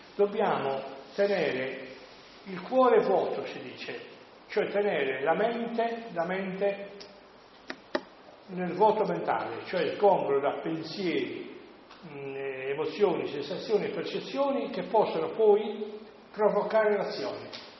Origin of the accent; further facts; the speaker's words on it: Sassari, Sardinia, Italy; born there; Ve lo dico io, che sono nato a Sassari perché mio padre lavorava lì in quel momento